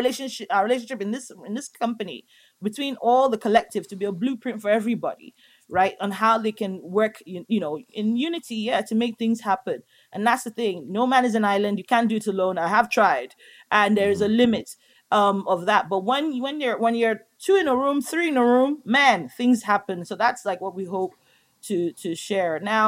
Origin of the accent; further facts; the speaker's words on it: Nigeria; also born or lived in England; And home for me, yes, is England, but it's also, I mean, I grew up in Nigeria, you know, for at least a quarter of my life.